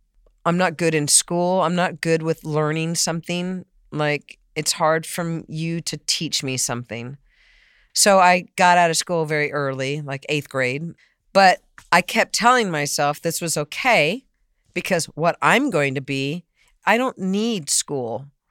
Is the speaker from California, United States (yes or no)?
yes; San Diego, California, United States; also born or lived in Boston; I grew up in San Diego. I was born in Boston, but I was only 1 year, 1 year old, and then I moved to San Diego.